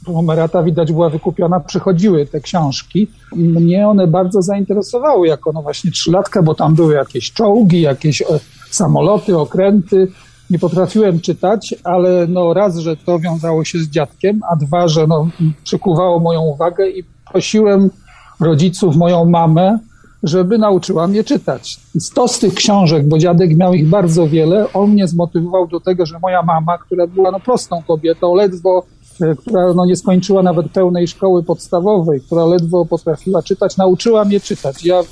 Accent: Poznań, Greater Poland Voivodeship, Poland; No tak, jestem poznaniakiem niewątpliwie, urodzony w Poznaniu, z rodziny poznaniaków, chociaż no jedna część rodziny, korzenie to są korzenie wielkopolskie, ale to już nie Poznań.

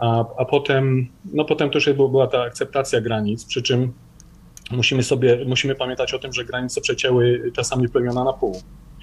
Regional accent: Uganda; Polish is a second language

